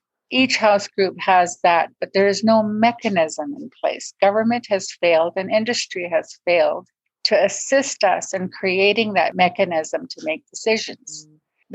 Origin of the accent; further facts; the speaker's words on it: British Columbia, Canada; I come from the Wet'suwet'en territory, which is northwest British Columbia.